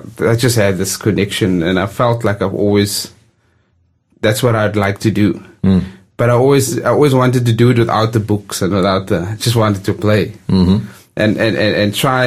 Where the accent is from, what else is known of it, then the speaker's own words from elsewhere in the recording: South Africa; growing up in South Africa, to see a grand piano is like, wow